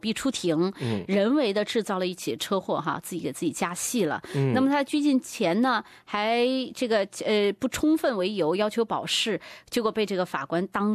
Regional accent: Mianyang, Sichuan, China; 哎呦，来自我故乡的一条消息哈

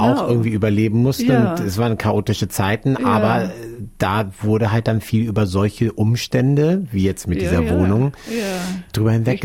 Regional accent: Hamburg, Germany; Ich bin aus Hamburg, da kennen wir das auch, da gibt es das auch, in vielen anderen deutschen Städten ja auch.

